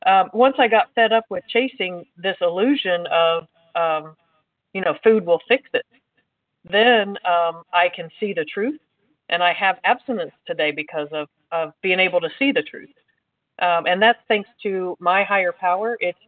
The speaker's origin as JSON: {"language": "English", "region": "Indiana", "country": "United States", "said": "I'm from Indiana."}